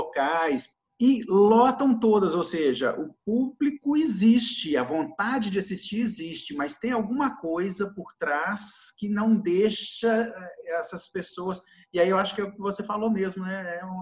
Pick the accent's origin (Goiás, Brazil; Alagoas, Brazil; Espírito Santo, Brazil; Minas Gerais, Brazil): Minas Gerais, Brazil; Belo Horizonte; Em Belo Horizonte, nós somos de BH